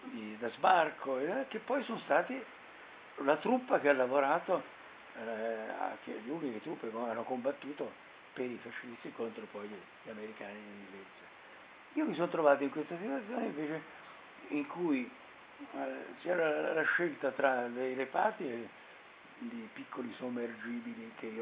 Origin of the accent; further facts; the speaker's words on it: Livorno, Tuscany, Italy; born there; sono nato a Livorno che era sede dell'Accademia Navale